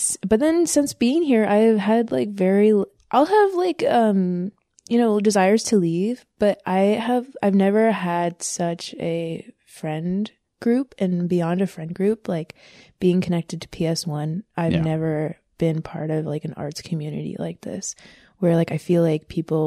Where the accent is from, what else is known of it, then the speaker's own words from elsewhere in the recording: Iowa City, Iowa, United States; So Iowa City is my hometown.